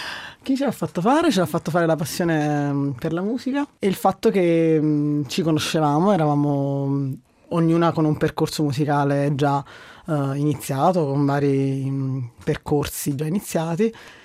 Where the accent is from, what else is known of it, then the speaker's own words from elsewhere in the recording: Naples, Campania, Italy; napoletane, o comunque campane, non abbiamo voluto connotare il nostro sound legandolo strettamente al nostro dialetto